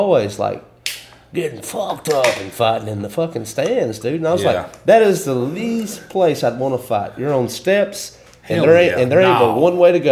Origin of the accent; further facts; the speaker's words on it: Kennedy, Alabama, United States; Plus, I was from Kennedy, Alabama, and I went to South Lamar.